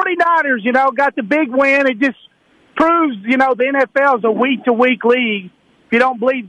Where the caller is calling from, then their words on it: Pleasant Hill, California, United States; from Pleasant Hill.